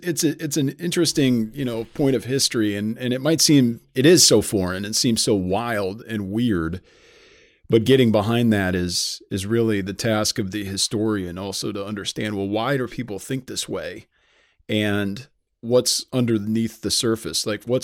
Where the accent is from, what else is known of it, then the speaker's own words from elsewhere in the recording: England, United Kingdom; now in United States; just as an Englishman and curious